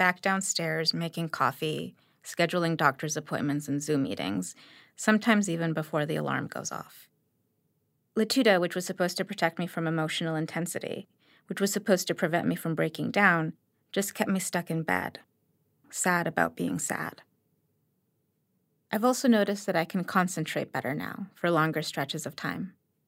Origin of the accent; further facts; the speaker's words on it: New York, United States; Maybe it's because I grew up in New York under Giuliani